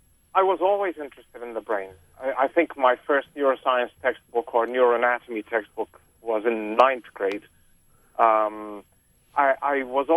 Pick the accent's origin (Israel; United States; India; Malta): Malta; I ultimately found a position in my home country, which was Malta.